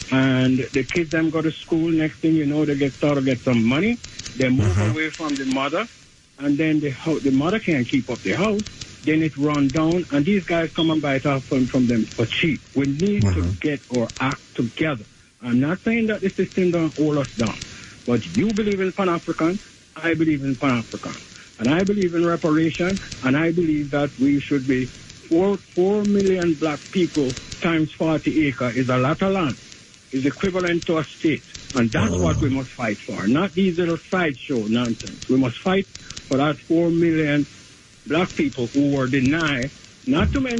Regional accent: Jamaica; Okay, I'm a first-time caller. Okay. I'm a Jamaican guy.

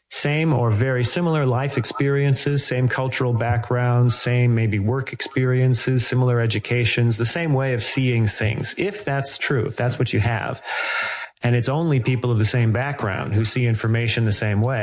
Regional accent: Midwest, United States; I'm from the Midwest, not from California.

